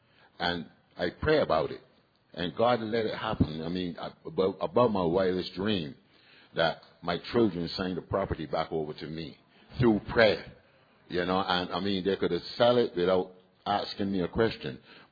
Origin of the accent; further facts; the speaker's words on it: Brooklyn, New York, United States; I'm an alcoholic. My sober date is the 12th of February, 84. I'm from Brooklyn.